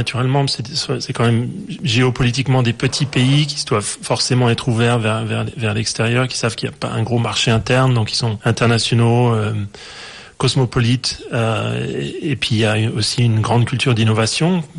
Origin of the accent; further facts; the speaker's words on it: Paris, Île-de-France, France; moi je suis parisien, marié à une Danoise.